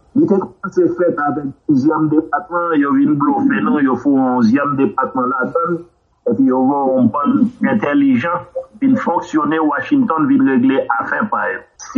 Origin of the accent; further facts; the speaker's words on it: Haiti; en tant que haïtien